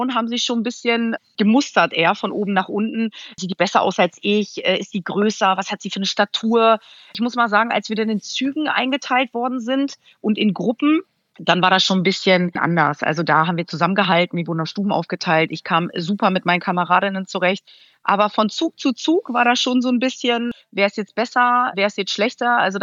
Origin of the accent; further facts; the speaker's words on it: Lower Saxony, Germany; Ich komme vom Dorf aus der Lüneburger Heide und ich liebte und liebe sie immer noch, die Herausforderungen und die neuen Reize.